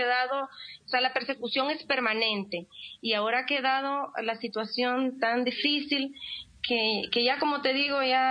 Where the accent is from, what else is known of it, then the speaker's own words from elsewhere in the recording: Honduras; desde aquí, desde Honduras, Centroamérica. Y pues contar un poco de la criminalización, nosotros como hondureños y hondureñas